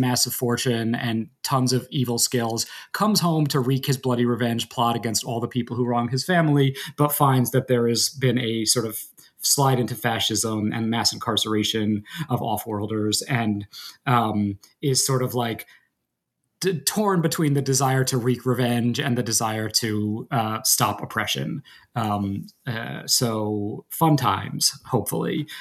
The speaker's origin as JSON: {"language": "English", "region": "New York", "country": "United States", "said": "I hate sports, but I am a New Yorker"}